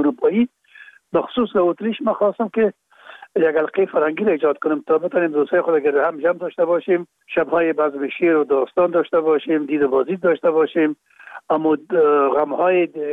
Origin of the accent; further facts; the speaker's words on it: Kabul, Afghanistan; پدر ما باز از زرکه خانه به شهید انتقال شدن. اونجا در شهید کابل به دنیا آمده و اونجا مکتب خواندیم تا زمانی که تا صنف 12 را که در مکاتب ابتدایی خواندیم.